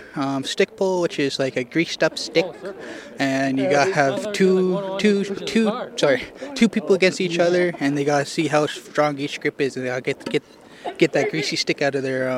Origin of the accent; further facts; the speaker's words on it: Canada; My clan is from the Wolf Clan. I'm from the Shapinizak First Nations.